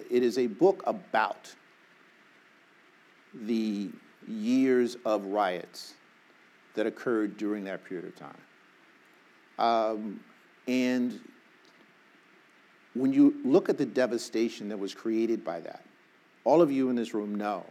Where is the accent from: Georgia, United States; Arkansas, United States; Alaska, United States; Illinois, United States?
Arkansas, United States; born there; I was born in Arkansas